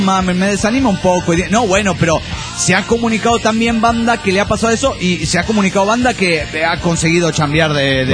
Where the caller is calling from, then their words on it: Mexico City, Mexico; de Tepito, México.